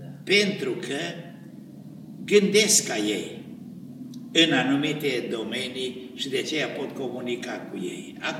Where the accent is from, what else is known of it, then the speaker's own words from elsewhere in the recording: Apuseni Mountains, Romania; Eu sunt de la Moț